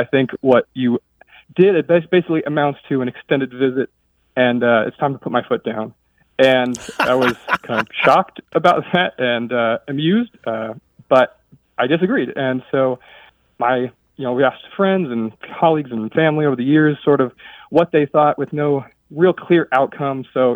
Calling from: Monterey, California, United States; also born or lived in Egypt; I'm calling from Monterey, California.

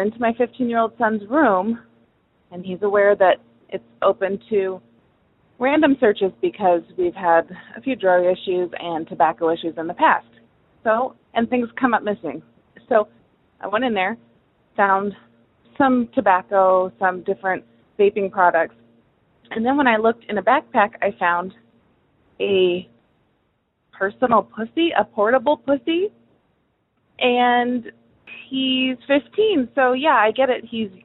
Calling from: Michigan, United States; Hey, Dan, I'm calling from Michigan.

